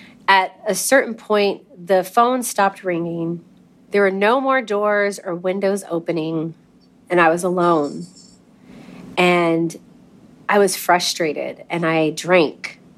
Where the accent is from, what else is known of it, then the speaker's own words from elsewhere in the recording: Crawford, Texas, United States; And I'm like, well, I'm from the South. You know, the subdivision that I lived in Crawford, Texas, was right next to, at the time, Governor George Bush's ranch.